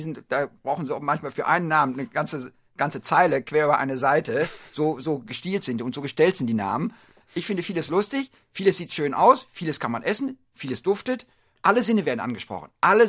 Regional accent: Northern Germany, Germany; hier ist meine Heimat, hier bin ich groß geworden, ich bin Norddeutscher mit Leib und Seele

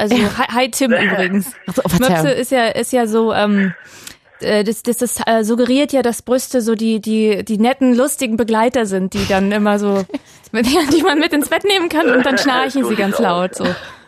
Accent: Berlin, Germany; weil ich komme ja aus Spandau, ne?

